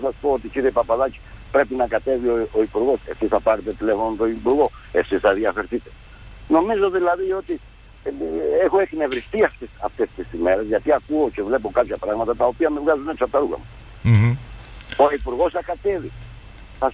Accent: Crete, Greece; Εγώ θα σας πω ένα παράδειγμα για το χωριό μου

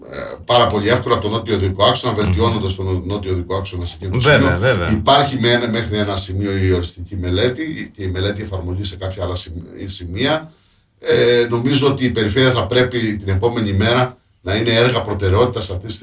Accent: Crete, Greece; ντρεπόμουν να πω ότι είμαι από την Κρήτη

